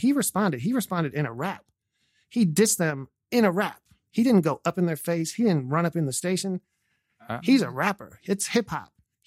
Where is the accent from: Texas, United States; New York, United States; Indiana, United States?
Texas, United States; Houston; I come from Houston from the days when the … lost their distribution